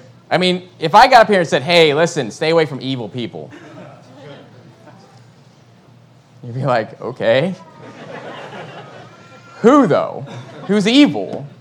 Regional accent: West Virginia, United States; And I'm from West Virginia, and there's a lot of tropes about West Virginia.

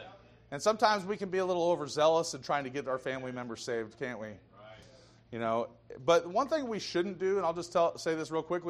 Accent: Portland, United States; But most of my families are liberals, so I'm from Portland, and so Portland turns out a lot of liberals.

